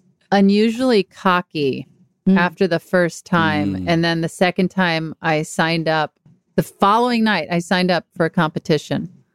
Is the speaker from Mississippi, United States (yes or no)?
yes; Mississippi, United States; born there; also born or lived in Texas; I was born in Mississippi. And then later on in my set, I was talking about how I lived in Texas.